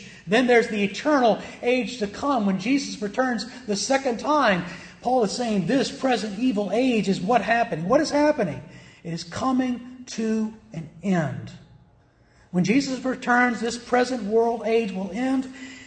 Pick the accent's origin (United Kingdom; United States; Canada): United States; Thank God we grew up in America that we were protected from persecution of the state.